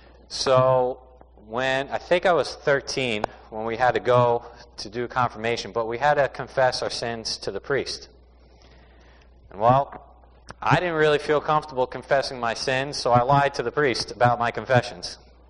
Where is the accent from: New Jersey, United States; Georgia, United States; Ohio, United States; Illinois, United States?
New Jersey, United States; also born or lived in Staten Island, New York; I was born in Staten Island, New York, 1984, where I started growing up. That's where my parents are from as well. And they moved down to New Jersey, where I grew up the rest of my life up until now.